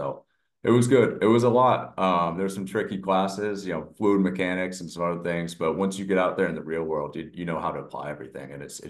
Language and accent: English; West Coast, United States; before I even went to Clemson, I grew up on the West Coast.